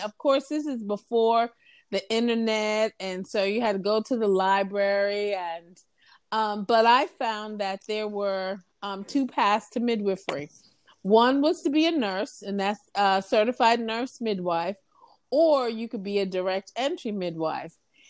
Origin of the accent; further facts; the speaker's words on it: Connecticut, United States; moved away as an adult; now in Texas, United States; I'm from Connecticut and I moved to Texas because at the time direct entry midwifery was legal in Texas.